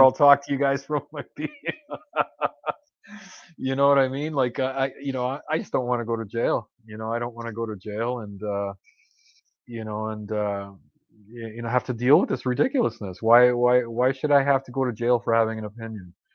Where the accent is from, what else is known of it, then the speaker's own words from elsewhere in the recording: Canada; Hey, look, you know, as a Canadian citizen, I think even Euro, I'm not sure, but I'm allowed to stay there 6 months out of a calendar year